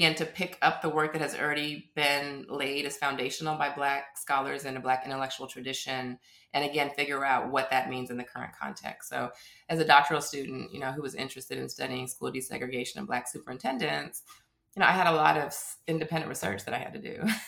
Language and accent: English; Las Vegas, Nevada, United States; Las Vegas, Nevada, which is my hometown.